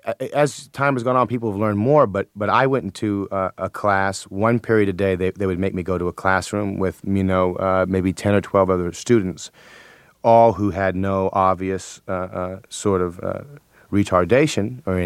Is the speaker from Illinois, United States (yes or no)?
yes; Buffalo Grove, Illinois, United States; also born or lived in Minnesota; I lived in Minnesota for 1 month, and I was raised in Buffalo Grove, which is sort of a middle-class suburb in Illin